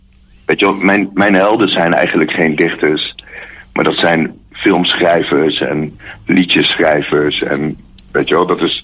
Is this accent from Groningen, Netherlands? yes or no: no; Meppel, Drenthe, Netherlands; ik ben 42 jaar oud. Ik kom uit Meppel, daar ben ik ook al 5 jaar op de dag af bijna de stadsdichter van.